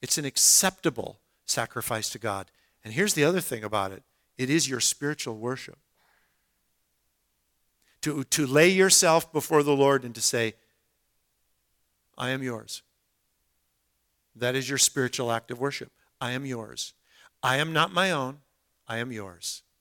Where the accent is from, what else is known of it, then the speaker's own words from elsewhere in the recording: Minnesota, United States; Remember, I grew up in Minnesota, and which is right in the middle of the United States